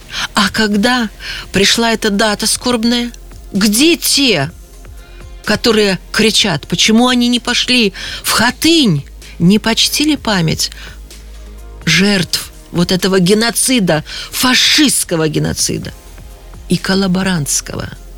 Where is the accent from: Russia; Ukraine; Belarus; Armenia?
Belarus; Мы страна, мы белорусы, мы земля священная.